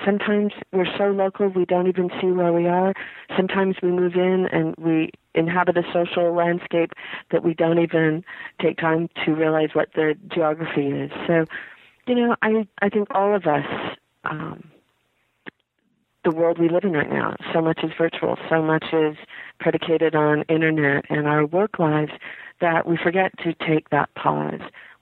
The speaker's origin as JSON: {"language": "English", "region": "Utah", "country": "United States", "said": "I come from Utah, 5-6 generations, Mormon pioneers."}